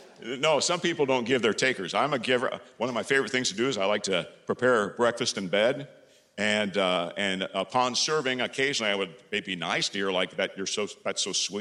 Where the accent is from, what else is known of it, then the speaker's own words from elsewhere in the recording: Carmel, Indiana, United States; I've come all the way from my hometown of Carmel, Indiana, to drive.